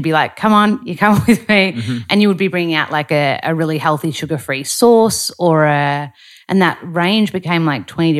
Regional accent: Melbourne, Victoria, Australia; we're both from Melbourne.

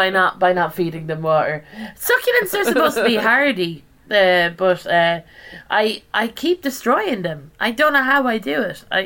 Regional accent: Ireland; you know, I'm Irish and we've learned about the potato famine and other kind of genocidal practices of the British Empire.

